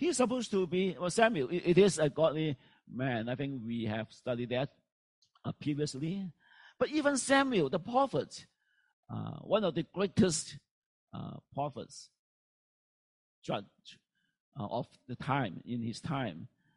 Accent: Canada; So being Canadian, Right?

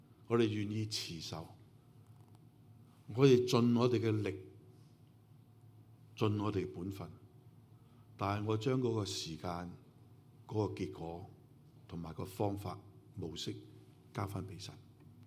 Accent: China; 我们中国人有句说得真对，叫祸不什么单行

